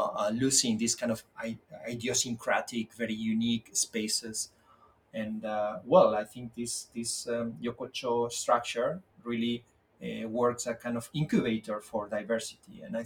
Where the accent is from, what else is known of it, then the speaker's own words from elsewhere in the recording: Spain; English is a second language; I am from Spain originally.